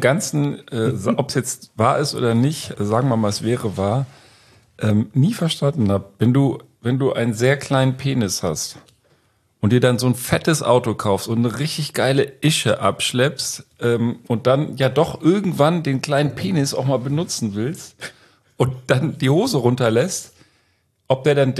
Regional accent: Berlin, Germany; born there; ein kleines Mitbringsel aus meiner Geburtsstadt Berlin zeigen und geben

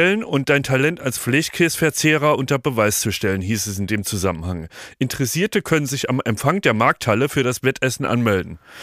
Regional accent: Saarland, Germany; aus meinem wunderbaren Bundesland, Saarland

